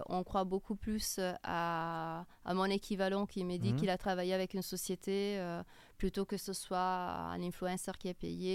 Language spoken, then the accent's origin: French; Milan, Lombardy, Italy; French is a second language; Puis je suis originaire de Milan. Donc, Milan.